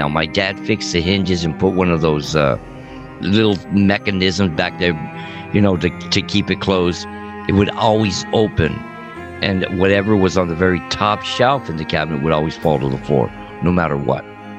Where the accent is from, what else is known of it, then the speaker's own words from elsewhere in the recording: Montebello, California, United States; The first one was the house I grew up with in Southside Montebello.